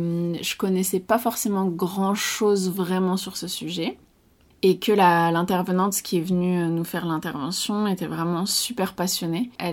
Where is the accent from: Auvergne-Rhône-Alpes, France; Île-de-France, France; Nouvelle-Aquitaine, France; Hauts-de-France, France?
Auvergne-Rhône-Alpes, France; Die; Je suis née à Die, j'ai grandi principalement ici.